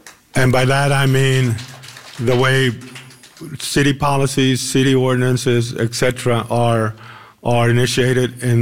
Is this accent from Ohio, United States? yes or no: no; Austin, Texas, United States; I was born and raised here in Austin. I was one of the original founders of the Brown Berets here in Austin.